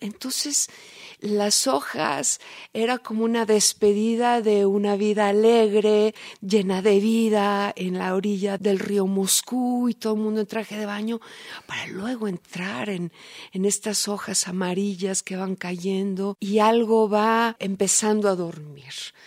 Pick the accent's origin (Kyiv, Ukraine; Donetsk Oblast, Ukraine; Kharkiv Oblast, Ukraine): Kyiv, Ukraine; born there; Spanish is a second language; also born or lived in Moscow, Russia; Mi primer año de idioma fue en Kiev, Ucrania, donde yo nací.